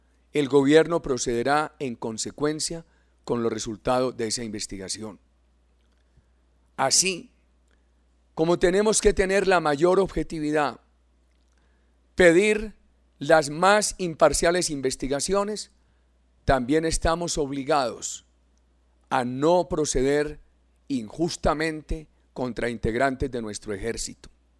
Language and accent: Spanish; Colombia; que nos duelen como colombianos